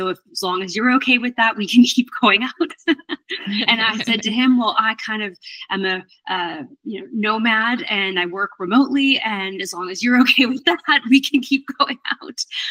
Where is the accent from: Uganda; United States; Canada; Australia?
Canada; Winnipeg, Manitoba; also born or lived in Toronto; So I grew up in Winnipeg